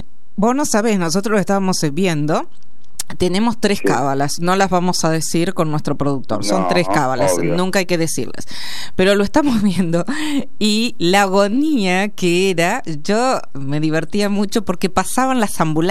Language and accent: Spanish; Argentina; La presión también, si somos argentinos, te iba subiendo todo.